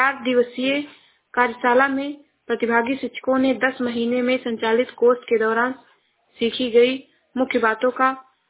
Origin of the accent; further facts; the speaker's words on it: Uttar Pradesh, India; मैं जिला श्रावस्ती से हूँ।